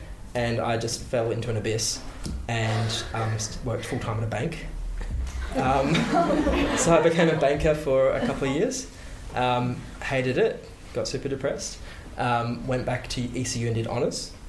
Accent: Geraldton, Western Australia, Australia; And I grew up in Geraldton, working class background.

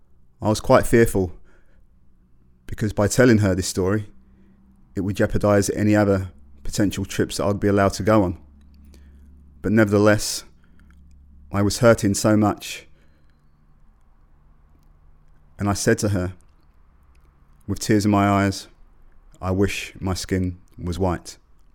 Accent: England, United Kingdom; I was born in England. I have lived with this my whole life.

